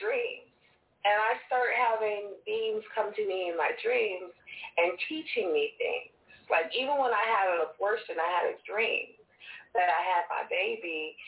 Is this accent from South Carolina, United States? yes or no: no; Corpus Christi, Texas, United States; born there; because I was born in Texas. I was born in Corpus Christi, Texas. So it's really deep down Texas.